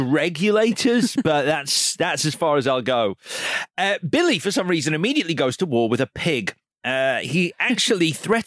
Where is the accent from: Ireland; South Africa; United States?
Ireland; I'm Irish.